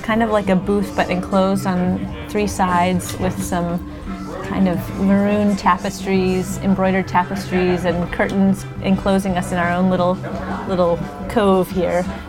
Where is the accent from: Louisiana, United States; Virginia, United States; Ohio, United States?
Virginia, United States; Free Union; I grew up here out in Free Union, or out in the country on a little farm, as a homeschooler with no TV